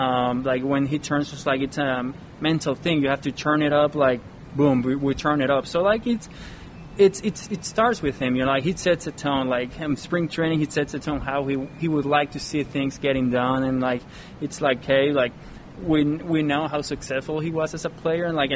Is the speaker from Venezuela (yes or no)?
yes; Venezuela; growing up in Venezuela, where there's like everyone loves winter baseball